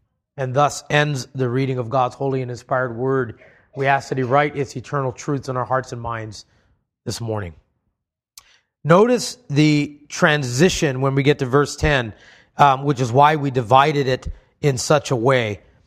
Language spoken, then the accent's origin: English; Hawaii, United States; Culturally, we are diverse. Growing up in Hawaii, I lived in a melting pot of melting pots.